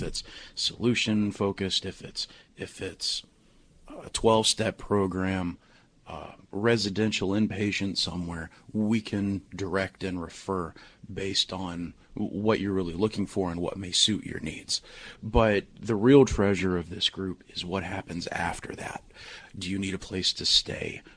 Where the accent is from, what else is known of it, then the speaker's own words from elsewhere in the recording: Kentucky, United States; growing up in Kentucky in the Appalachian Mountains in the 90s